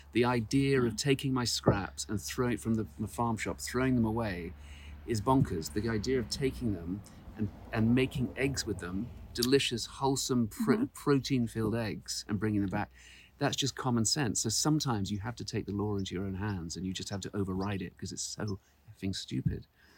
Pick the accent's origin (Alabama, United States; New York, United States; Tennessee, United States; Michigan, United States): New York, United States; Well, I mean, we grew up in New York together and worked together and we decided we are anarchists.